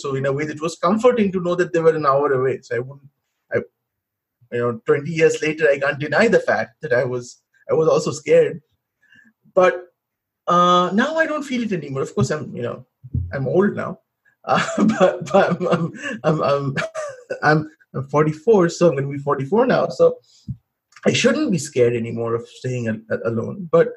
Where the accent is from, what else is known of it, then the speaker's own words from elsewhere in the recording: India; now in United States; when you come here as an Indian student and stay with Americans and other people, you have to become Americanized.